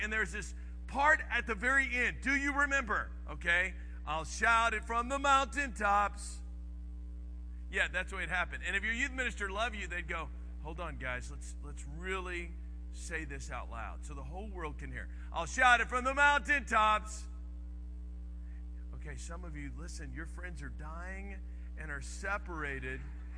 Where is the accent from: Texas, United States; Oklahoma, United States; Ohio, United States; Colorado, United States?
Texas, United States; Dallas; I grew up in Dallas, Fort Worth, and we would go to Cisco Camp.